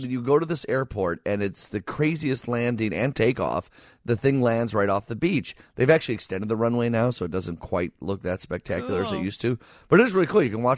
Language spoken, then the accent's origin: English; Downers Grove, Illinois, United States; But for a lot of people in one western suburb, that being Downers Grove, my hometown, Thanksgiving includes a fun run in the morning for thousands upon thousands of people